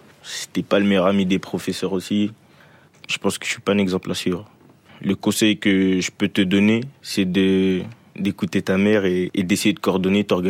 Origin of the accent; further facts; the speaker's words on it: Saint-Ouen, Île-de-France, France; C'était le club de ma ville, puisque je suis de Saint-Ouen.